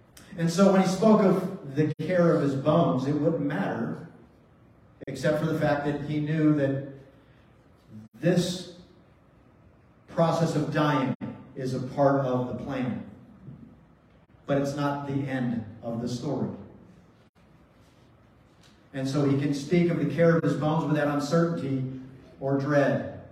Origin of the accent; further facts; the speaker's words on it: East Coast, United States; now in Canada; I mean, I'm from the East Coast. I lived up and down the East Coast for years.